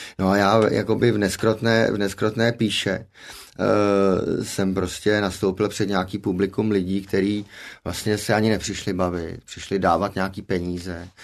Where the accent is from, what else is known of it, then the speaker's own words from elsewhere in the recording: Prague, Czechia; Jinak to bude nudný, hele, vyrůstal jsem v Praze